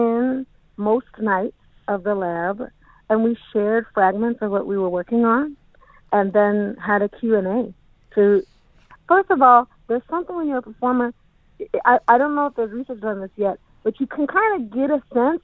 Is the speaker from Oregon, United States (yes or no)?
yes; Portland, Oregon, United States; that live in my uncle's house in Portland, Oregon, during the Portland, which is how I call Portland, my hometown